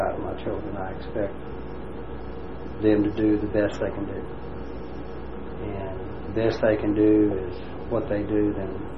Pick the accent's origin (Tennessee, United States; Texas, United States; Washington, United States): Tennessee, United States; Memphis; now in Birmingham, United States; I was promoted and moved to here in Birmingham. We're from Memphis, Tennessee, of course, and I was moved here in 1978.